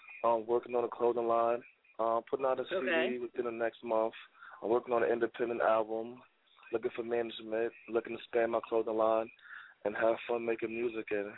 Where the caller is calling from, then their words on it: Brooklyn, New York, United States; I'm calling from Brooklyn, New York.